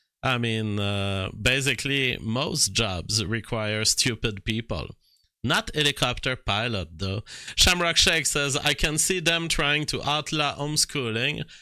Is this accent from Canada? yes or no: yes; Canada; But as a Canadian creator, I must fight back.